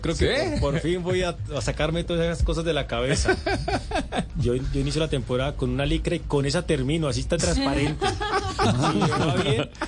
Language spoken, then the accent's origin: Spanish; Cúcuta, Norte de Santander, Colombia; also born or lived in Toledo; El primero que me tomó desde muy niño, desde cuando llegué de Toledo a Cúcuta